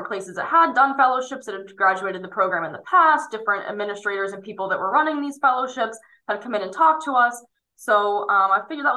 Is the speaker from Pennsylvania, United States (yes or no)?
yes; State College, Pennsylvania, United States; being my hometown around State College, Pennsylvania, the Pennsylvania State University